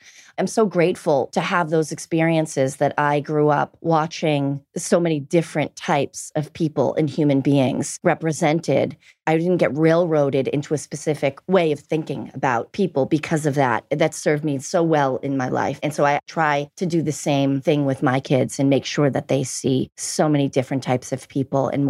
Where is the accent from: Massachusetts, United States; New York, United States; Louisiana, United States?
Massachusetts, United States; Boston; In Boston. I think we both grew up being raised Catholic.